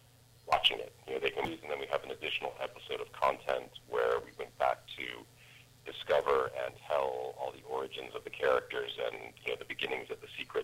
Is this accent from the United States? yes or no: yes; Wellesley, Massachusetts, United States; moved away as an adult; also born or lived in California; I grew up in Wellesley and left to go to college when I was 18. I was out in California at USC and studied film at USC